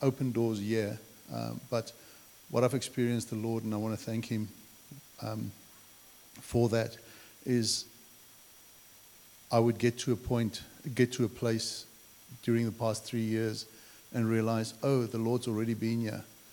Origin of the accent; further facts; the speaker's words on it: South Africa; also born or lived in Brisbane; now in Gympie, Australia; And we immigrated from South Africa. I lived in Brisbane for a while I was studying. And then just stepped out in faith to come to Gympie.